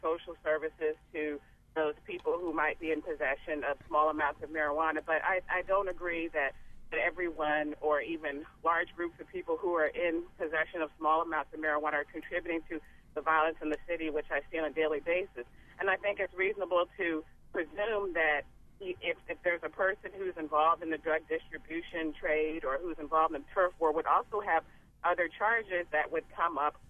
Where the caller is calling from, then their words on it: Baltimore, Maryland, United States; I'm calling from Baltimore City, and I work in education